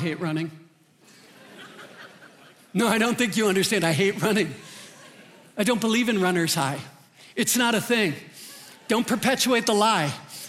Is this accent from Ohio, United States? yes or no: no; Minnesota, United States; I'm from Minnesota. I thought I was built for this.